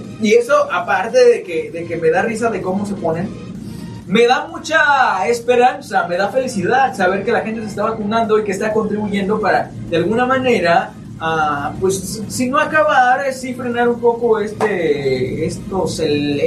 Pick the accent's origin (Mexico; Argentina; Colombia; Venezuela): Mexico; Y ya sabes cómo somos los mexicanos, ¿no?